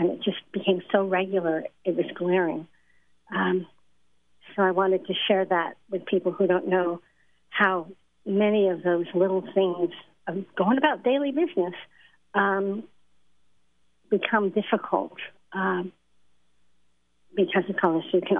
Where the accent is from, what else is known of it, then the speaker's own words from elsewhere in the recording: Detroit, Michigan, United States; And I grew up in Detroit, so I thought I was cool with that, but I haven't had that experience in a long time.